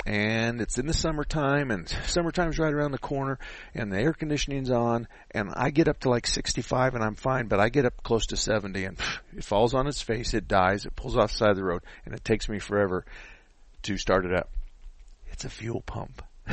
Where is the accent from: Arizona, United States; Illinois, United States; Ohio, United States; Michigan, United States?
Arizona, United States; I was born and raised in Arizona. Been in the Valley. I think we moved here from southern Arizona to the Valley in 1968.